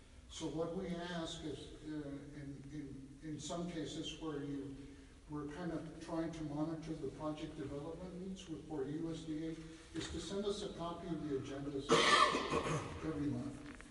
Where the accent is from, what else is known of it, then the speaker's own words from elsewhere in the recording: Brownsville, Texas, United States; I'm from Brownsville, Texas. I'm also a development specialist.